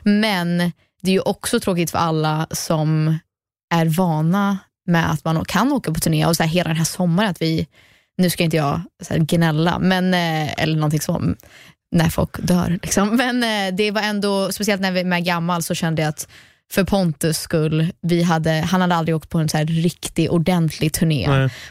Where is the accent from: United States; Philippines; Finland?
United States; also born or lived in Sweden; Alltså, jag är ju svensk. Jag föddes i Sverige, växte upp i USA. Så att jag är liksom en permanent resident. Så att jag bor där.